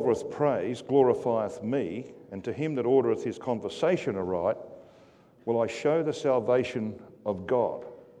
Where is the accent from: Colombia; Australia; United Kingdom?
Australia; Brisbane, Queensland; my hometown, Brisbane